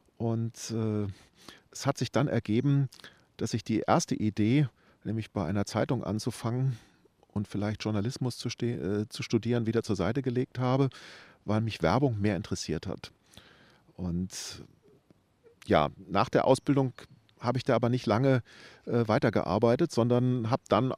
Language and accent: German; Wiesbaden, Hesse, Germany; ich bin in Wiesbaden groß geworden